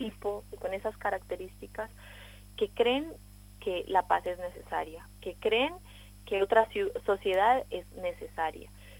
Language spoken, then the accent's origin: Spanish; Colombia; el reto al que nos enfrentamos como colombianos y colombianas no es pequeño